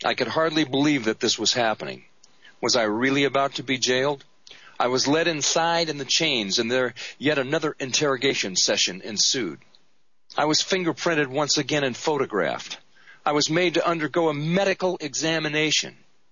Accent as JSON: {"language": "English", "country": "United States", "said": "my question to us as an American people, to us that we've allowed this to happen, is what has this country become?"}